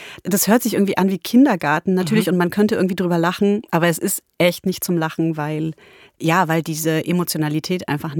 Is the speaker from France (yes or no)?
no; Poland; Ich bin Polin, ich habe da ein Jahr gelebt